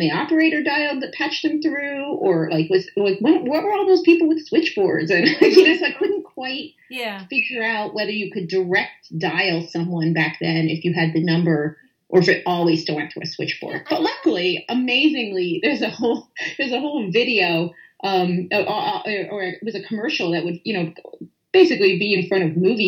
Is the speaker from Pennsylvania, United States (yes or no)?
yes; Philadelphia, Pennsylvania, United States; I grew up in West Philadelphia.